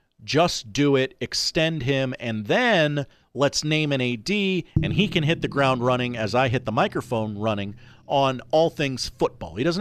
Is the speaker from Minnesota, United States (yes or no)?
no; Iowa, United States; Growing up in Iowa, I watched a lot of Nebraska football on Saturdays with my family.